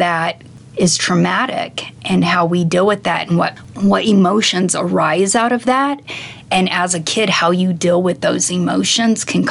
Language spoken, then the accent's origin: English; Salida, Colorado, United States; I was born and raised here in Salida, Colorado.